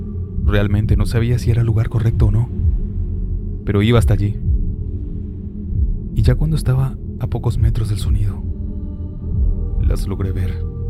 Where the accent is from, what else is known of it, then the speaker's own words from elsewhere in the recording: Guadalajara, Jalisco, Mexico; Soy oriundo de Guadalajara, Jalisco.